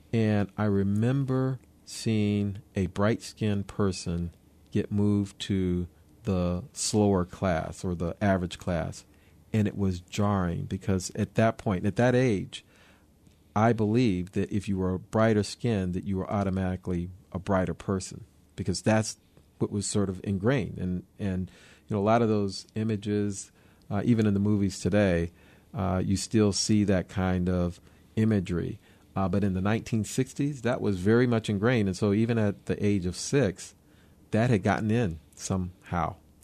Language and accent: English; Florida, United States; I grew up in Florida, so this the South. I was in a segregated school.